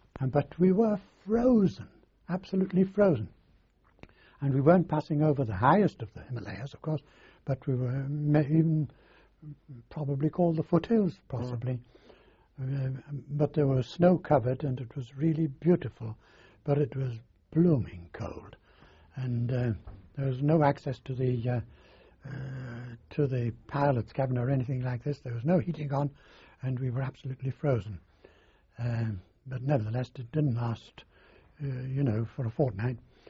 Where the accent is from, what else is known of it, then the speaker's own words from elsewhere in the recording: United Kingdom; I should really go through the American gate, even although I was British